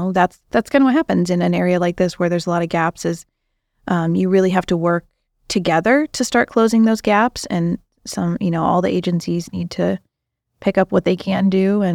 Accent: Pacific Northwest, United States; born there; And so I named it Pineview Cottage because I was born on Pine Street here.

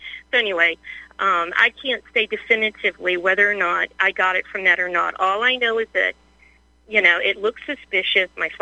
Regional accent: New Orleans, Louisiana, United States; I grew up in New Orleans, and there was a lot of experimentation going on in New Orleans.

